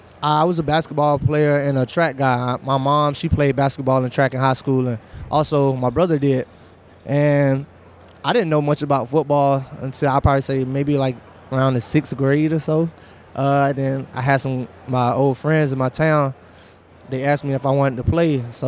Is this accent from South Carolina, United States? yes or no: yes; Johnston, South Carolina, United States; I grew up in a small town called Johnston, South Carolina.